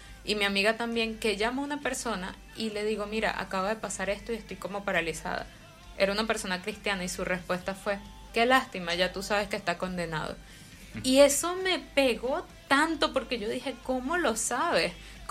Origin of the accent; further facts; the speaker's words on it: Venezuela; somos venezolanas ambas.